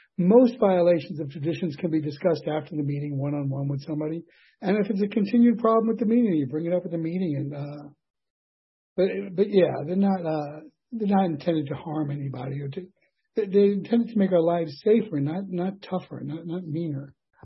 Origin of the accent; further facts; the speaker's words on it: New York, United States; I was at a meeting once. I'm from New York.